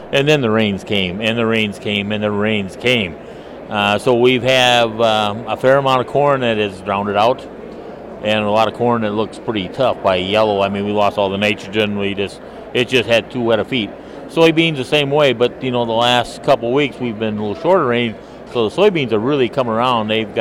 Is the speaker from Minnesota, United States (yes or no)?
yes; Lake Benton, Minnesota, United States; from Lincoln County, a little town called Lake Benton, and I farm with my son